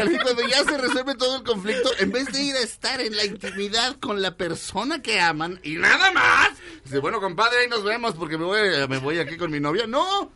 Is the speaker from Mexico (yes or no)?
yes; Jalisco, Mexico; Porque yo me crié en Jalisco.